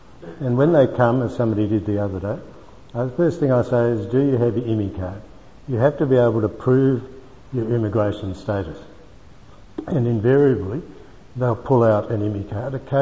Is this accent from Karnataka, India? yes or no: yes; Bangalore, Karnataka, India; born there; moved away; I was born in India. I was born in Bangalore. And I came out from India